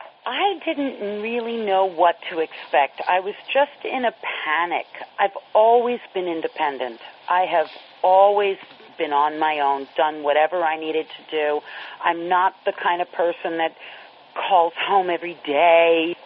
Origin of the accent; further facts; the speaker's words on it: New York, United States; also born or lived in Florida, United States; they're in New York and in Florida, places I've lived and where I grew up in New York.